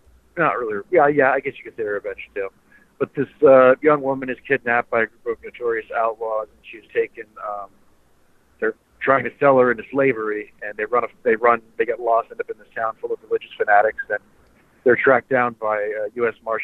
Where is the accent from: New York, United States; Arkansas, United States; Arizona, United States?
Arizona, United States; I grew up in Arizona.